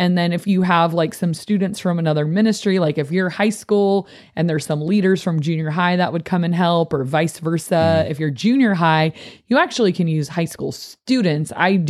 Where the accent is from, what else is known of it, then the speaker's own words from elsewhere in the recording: United States; I don't know about you, but I think it, as an American, everyone want to be on that team